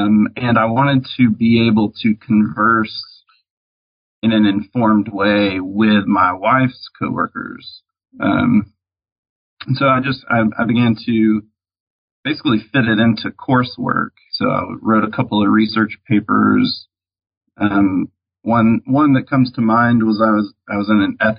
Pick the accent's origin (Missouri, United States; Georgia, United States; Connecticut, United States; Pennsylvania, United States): Georgia, United States; also born or lived in Texas; Obviously, I didn't encounter many Mormons growing up near Atlanta.